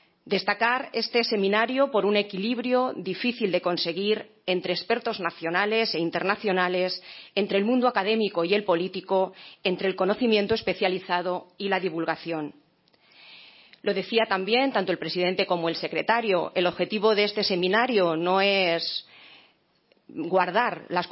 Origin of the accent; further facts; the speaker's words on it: Guadalajara, Castilla-La Mancha, Spain; Yo soy de Guadalajara, donde precisamente se ha celebrado hace 2 sábados el Día de las Fuerzas Armadas.